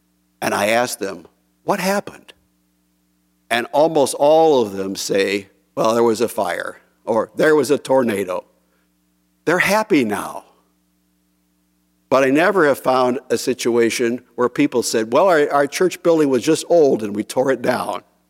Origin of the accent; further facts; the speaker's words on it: St. Louis, Missouri, United States; I was inducted in the Army in St. Louis, my hometown at the time.